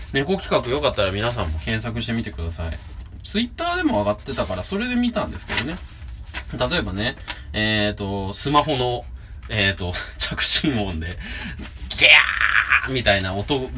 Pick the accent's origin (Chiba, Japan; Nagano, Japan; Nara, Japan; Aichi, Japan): Aichi, Japan; Nagoya; accent: Nagoya dialect; 僕名古屋弁喋ってたはずなのに、なんかうまく喋れてない感があって